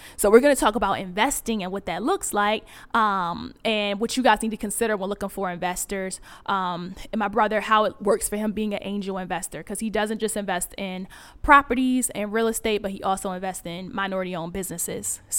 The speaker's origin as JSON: {"language": "English", "town": "Baltimore", "region": "Maryland", "country": "United States", "said": "You know, I'm from Baltimore, but my sister, my mom, they live in Philly"}